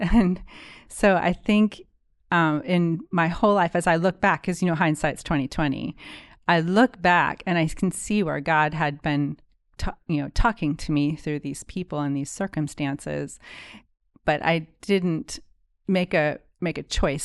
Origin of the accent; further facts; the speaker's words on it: Maine, United States; So I grew up in Maine, as far north as you can go and not be in Canada.